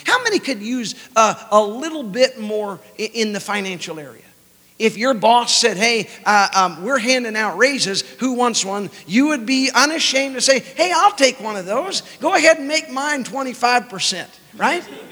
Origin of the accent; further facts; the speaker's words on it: Alabama, United States; I'm from Alabama, so that's not the right grammar, but you get what I'm saying.